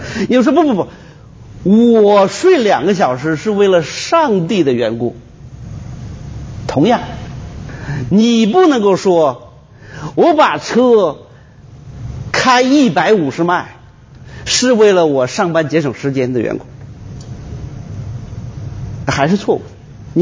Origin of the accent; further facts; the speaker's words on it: China; 我们的文化呢，是从小我们可能是穷怕了，是怎么回事？反正我们中国人对钱有特别的一个软弱